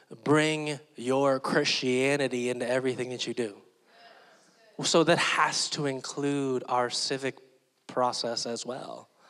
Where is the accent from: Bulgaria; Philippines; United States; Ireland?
Philippines; I chose to be an American. It's a part of my identity. Okay? I'm also Filipino. And I'm a proud Filipino.